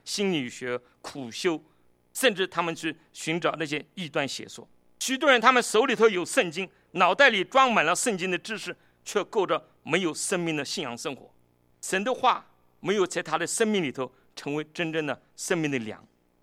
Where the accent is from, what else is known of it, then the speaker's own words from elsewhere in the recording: Yangzhou, Jiangsu, China; 葬在这个江苏扬州，就我的我们老家那边